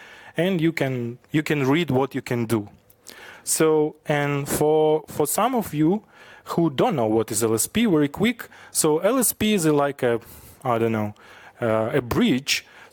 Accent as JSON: {"language": "English", "country": "Ukraine", "second_language": "English", "lives_now": "Vienna, Austria", "said": "I'm from Ukraine. Now living in Vienna, in Austria."}